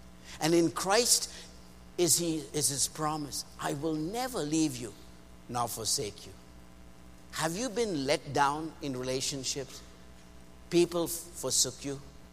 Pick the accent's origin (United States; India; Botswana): India; I'm from India. We have 3 million gods to choose from.